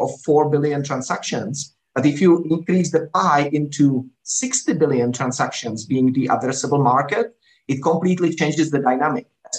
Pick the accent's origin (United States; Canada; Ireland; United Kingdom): Canada; I came from Canada, and US and North America, generally, we don't like the approach Europe usually takes